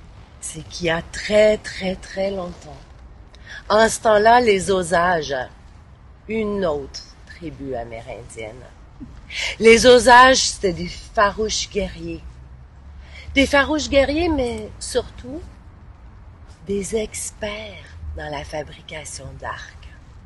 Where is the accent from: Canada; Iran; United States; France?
Canada; Montreal, Quebec; je suis québécoise. En fait, montréalaise de cœur, bien que j'ai vécu un peu partout au Québec, en Abitibi-Témiscamingue, dans les forêts ou dans les grandes villes.